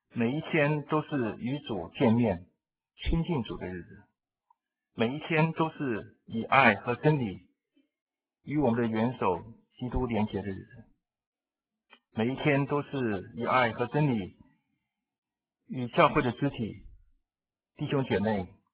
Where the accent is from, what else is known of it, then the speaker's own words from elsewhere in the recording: Taiwan; 这句话我们台湾人看都很会意，大陆人看不懂